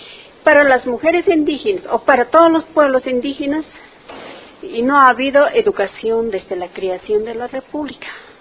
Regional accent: Bolivia; soy una mujer aymara, vengo de Bolivia.

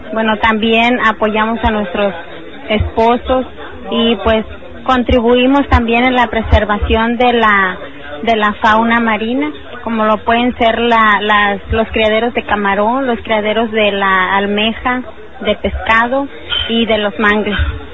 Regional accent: Guasave, Sinaloa, Mexico; vengo del estado de Sinaloa, México, del municipio de Guasave.

